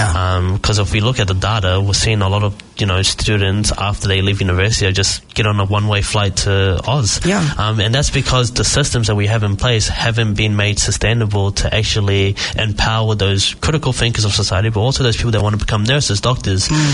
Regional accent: New Zealand; I grew up here. I was born and raised out in the Havelli

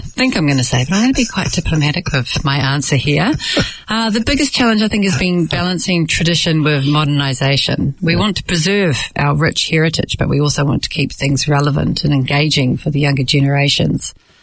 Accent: Oratia, Auckland, New Zealand; I was born here, as were my parents, but we were raised Delhi. You know, we grew up in Oratia with millions of cousins

